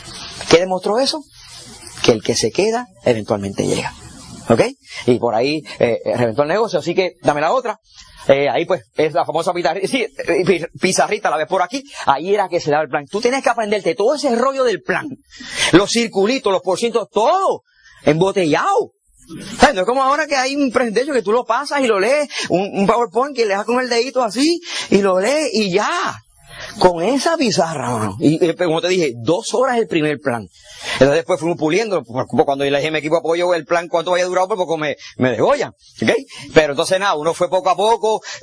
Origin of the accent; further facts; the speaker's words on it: Puerto Rico; also born or lived in New York; yo nací por accidente en New York, porque mi papá fueron en los 60 a buscar el sueño americano, que nunca lo encontraron. Entonces, regresamos a Puerto Rico, yo tenía 4 años.